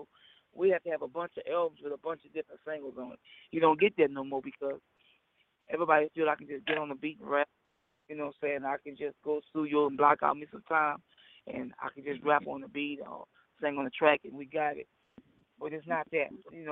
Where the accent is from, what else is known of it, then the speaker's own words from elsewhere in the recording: New Orleans, Louisiana, United States; now in Houston, United States; I'm from New Orleans, so remember, I'm here for the bounce. I love bounce. I'm in Houston.